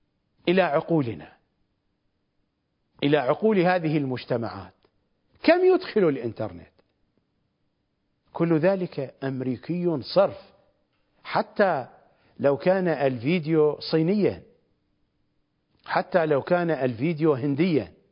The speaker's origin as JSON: {"language": "Arabic", "country": "Iraq", "said": "مثلما دخل الأكراد عندنا في العراق في التطبيع منذ زمان بعيد."}